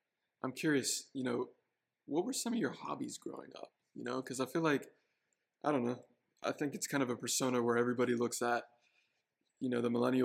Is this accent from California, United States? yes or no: no; Pennsylvania, United States; Because me growing up in Pennsylvania as well, I can relate to this.